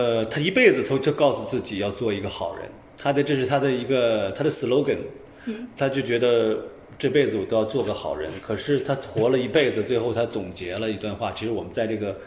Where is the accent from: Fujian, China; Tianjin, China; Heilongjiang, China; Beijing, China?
Heilongjiang, China; Harbin; 我就是哈尔滨人、对，这个戏讲的就是我们哈尔滨、